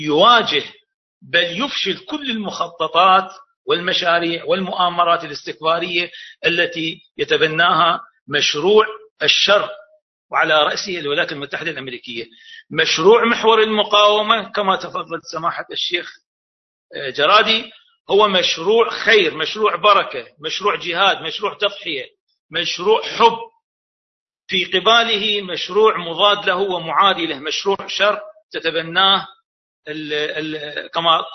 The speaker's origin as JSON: {"language": "Arabic", "country": "Iraq", "said": "نحن من العراق ونطرح كمثال يعني الواقع السياسي في العراق"}